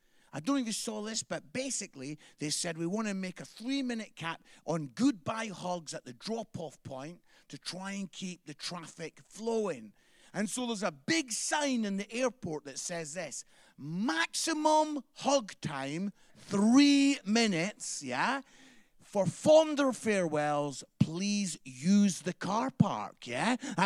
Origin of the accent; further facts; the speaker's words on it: Scotland, United Kingdom; It's good to be here. I am Scottish. I don't know if there's anyone else Scottish here.